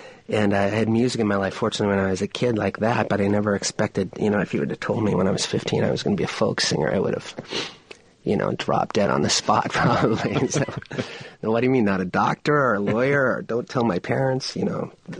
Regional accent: Maine, United States; growing up in Maine in sort of a farm town.

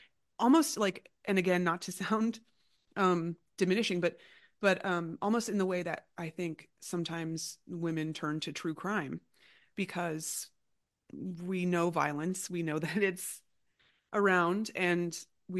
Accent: Florida, United States; I grew up in a home that had guns, and I'm from Florida, and it wasn't that uncommon.

